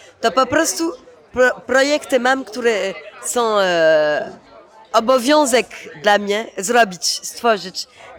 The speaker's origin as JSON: {"language": "Polish", "country": "France", "tie": "born or raised there", "said": "ja się urodziłam we Francji. Moi rodzice byli Polakami. Przyjechali do Francji 2 lata przed moim urodzeniem. Także ja zawsze żyłam we Francji, ale w polskiej rodzinie. I w domu mówili po polsku. Ja też mówiłam po polsku."}